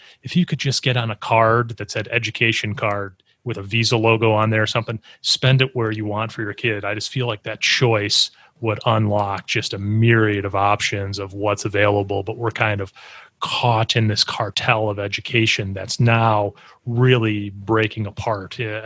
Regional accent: Chicago, Illinois, United States; I mean, I think about where I grew up in Chicago.

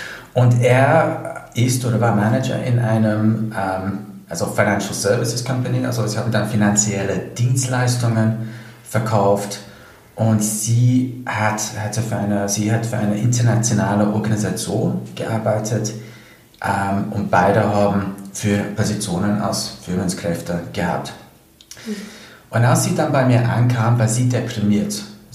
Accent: United Kingdom; German is a second language; now in Austria; Wie man wahrscheinlich hören kann von meiner Sprache her, meiner Aussprache, bin ich nicht ursprünglich aus Österreich, sondern ich komme aus Großbritannien und habe mich hier dann war dann 2006, 2007 angefangen, also mich hier dann ausbilden zu lassen

